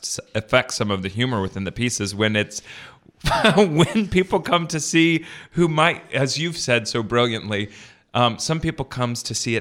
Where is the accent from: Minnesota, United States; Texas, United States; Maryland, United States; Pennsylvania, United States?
Texas, United States; Well, I feel like as a Texan, there's something right in the world when I can walk down the street and I see you in two different theaters.